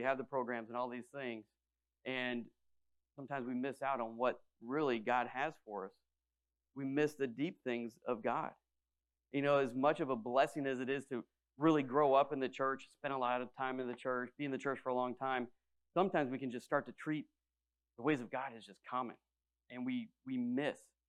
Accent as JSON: {"language": "English", "region": "Illinois", "country": "United States", "said": "I was from Illinois originally. A lot of my family is in Missouri."}